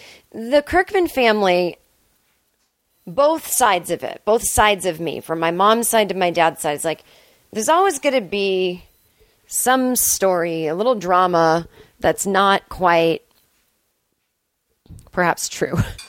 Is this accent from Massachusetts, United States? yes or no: yes; Boston, Massachusetts, United States; it's just because I'm from Boston, and there's just that kind of, you know, there's just a little snobbery.